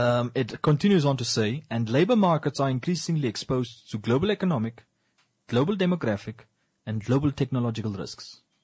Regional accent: Rehoboth, Hardap, Namibia; because I come from Rehoboth

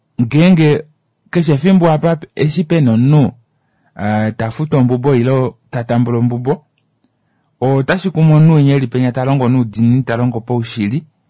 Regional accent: Namibia; I told him, no, I'm from Namibia. I just arrived now here.

